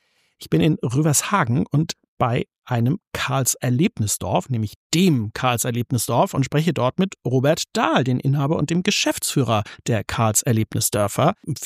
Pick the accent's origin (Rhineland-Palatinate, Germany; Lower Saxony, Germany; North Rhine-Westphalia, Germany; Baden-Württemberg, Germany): Baden-Württemberg, Germany; in Süddeutschland unterwegs, in Schwaben, in meiner alten Heimat